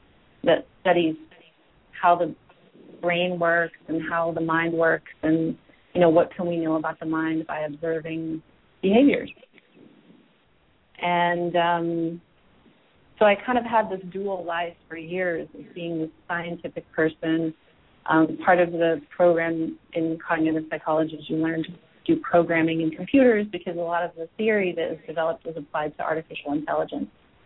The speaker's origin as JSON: {"language": "English", "country": "United States", "tie": "born or raised there", "said": "I feel like most of us, especially growing up in America and culture, there's an idea that you have to specialize in something"}